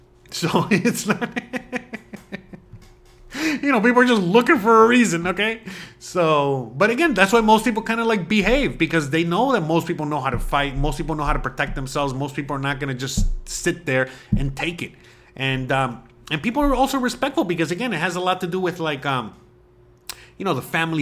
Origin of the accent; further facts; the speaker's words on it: United States; now in Mexico; the main reason I moved to Mexico and the main reason I stay in Mexico is because of the freedom. I'm American, you know, I love, you know, freedom.